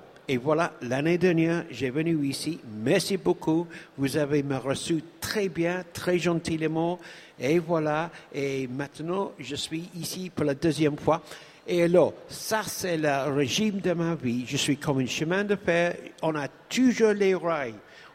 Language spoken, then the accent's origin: French; Guernsey; French is a second language; j'ai revenu chez moi en Guernsey